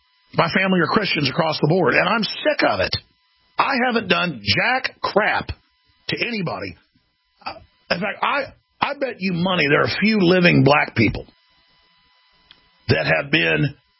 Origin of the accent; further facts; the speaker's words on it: Dallas, Texas, United States; I've been in savage Conan the Barbarian fights growing up in Dallas, Texas, ladies and gentlemen